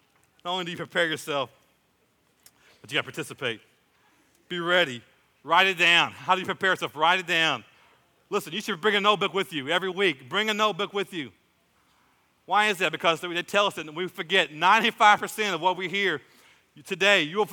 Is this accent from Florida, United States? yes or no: no; Muskogee, Oklahoma, United States; And many of you don't know this, but I was raised in Muskogee, Oklahoma.